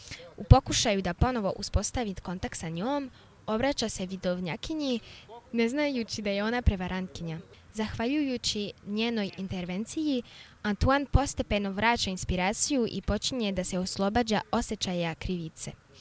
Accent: Serbia; Mi smo Srbi malo došli pre.

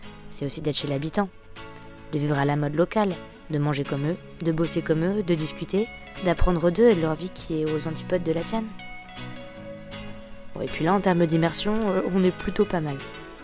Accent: Brest, Brittany, France; Je viens de Brest.

